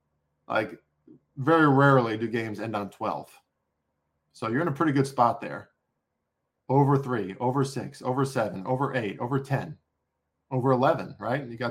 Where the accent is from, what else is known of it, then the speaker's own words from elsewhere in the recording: Pennsylvania, United States; also born or lived in New Jersey; growing up in Eastern Pennsylvania from the ages of 5 to 18, born in Northern Jersey from a New York Giants religious family.